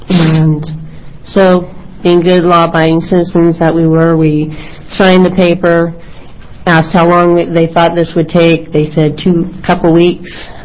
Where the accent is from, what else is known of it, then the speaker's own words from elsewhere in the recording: Klamath Falls, Oregon, United States; I'm from Klamath Falls, Oregon.